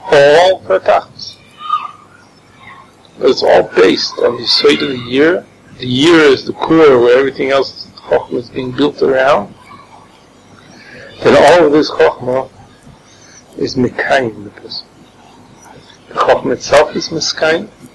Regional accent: United States; I am American.

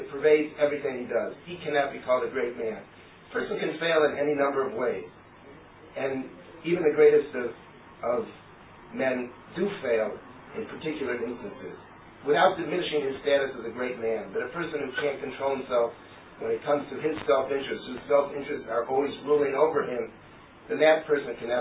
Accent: United States; now in Israel; I think when I was growing up in America, we always had a saying, don't toot your own horn.

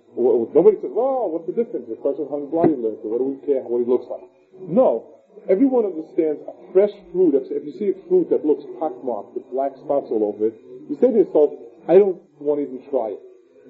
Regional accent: United States; I grew up in America

